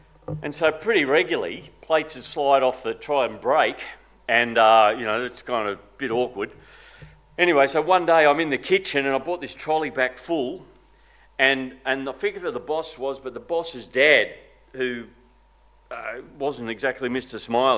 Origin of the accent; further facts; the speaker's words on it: Grafton, New South Wales, Australia; I grew up in Grafton, which is a pretty little town, almost an hour's drive from the coast on the beautiful Clarence River. It's about an hour north of Coffs Harbour, up north.